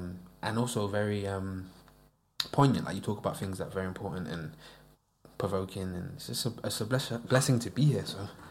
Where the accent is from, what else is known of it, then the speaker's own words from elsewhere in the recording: Florida, United States; also born or lived in United Kingdom; No, I'm British born, but I grew up in Florida, so at the time I was a Yankee.